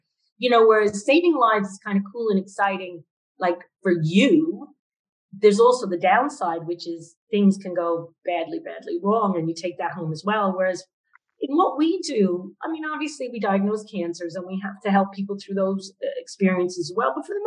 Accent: Long Island, New York, United States; Yeah, so I grew up in Long Island near JFK Airport.

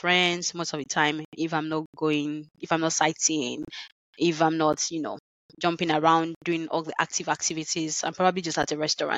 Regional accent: Ekiti, Nigeria; Even in my home growing up, it might be funny, but because we are from Ekiti, we don't eat jollof rice on Christmas morning.

